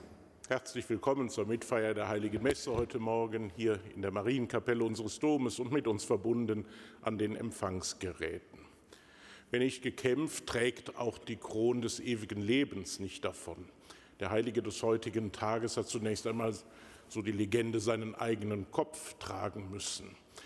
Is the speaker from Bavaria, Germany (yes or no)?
no; Cologne, North Rhine-Westphalia, Germany; Und was für uns als Kölner mit unserem